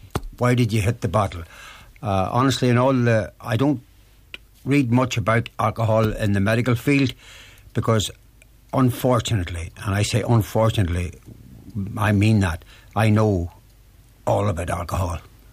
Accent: Northern Ireland, United Kingdom; I was brought up in Fermanagh and 11 in the family, and we were born on a farm

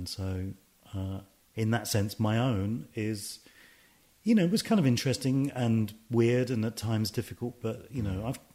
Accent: United Kingdom; We thought there was nobody out there reflecting our experiences of being British and Asian

